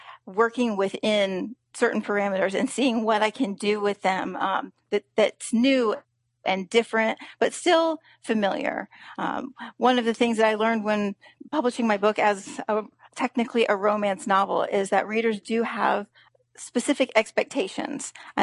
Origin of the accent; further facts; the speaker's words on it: Indianapolis, Indiana, United States; Well, I'm born and raised in the Indianapolis area, and I'm kind of an Indianapolis evangelist.